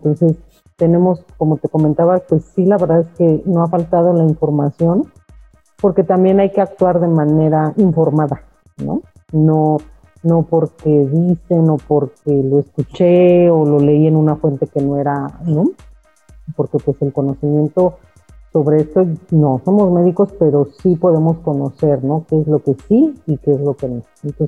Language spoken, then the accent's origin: Spanish; Mexico; como sociedad, como mexicanos, nos distinguimos por ser como muy, muy, de mucho calor humano